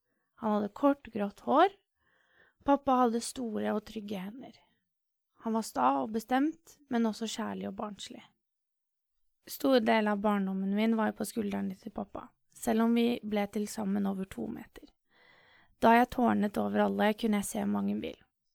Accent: Moss, Østfold, Norway; Han heter Fredrik, og er som meg født og oppvokst i Moss.

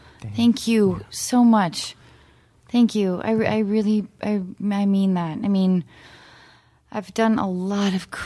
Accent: Seattle, Washington, United States; I knew too many adult actors growing up in Seattle that were bitter

